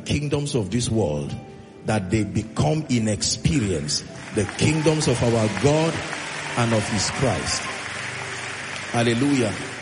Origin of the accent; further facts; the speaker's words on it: Langtang, Plateau, Nigeria; We have in our midst not just our royal fathers from my hometown, but the entire traditional council. They came all the way from Lantang North and South